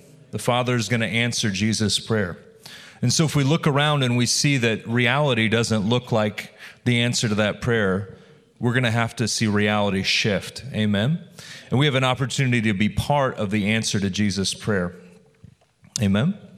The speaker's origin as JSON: {"language": "English", "region": "Missouri", "country": "United States", "tie": "born or raised there", "also_born_or_lived": "Chicago", "said": "I was from Chicago. I was born in Chicago. I grew up in Missouri, so I knew Moody was from Chicago."}